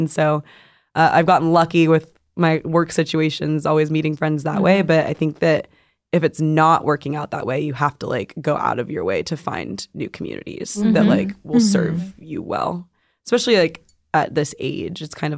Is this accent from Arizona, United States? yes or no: yes; Arizona, United States; now in California, United States; A lot of my friends, like, kind of like, I'm from Arizona, so we moved. A lot of people move from Arizona to California, so it's like a kind of nice community that way